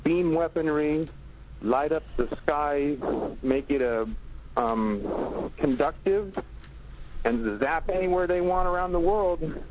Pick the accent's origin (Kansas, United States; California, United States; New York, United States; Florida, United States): California, United States; San Luis Obispo; I'm from San Luis Obispo, California.